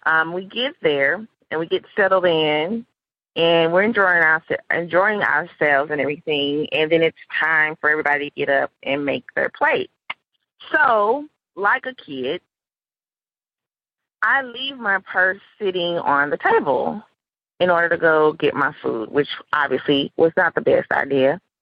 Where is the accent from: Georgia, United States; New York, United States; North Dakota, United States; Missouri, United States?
Missouri, United States; St. Louis; I am from St. Louis, Missouri.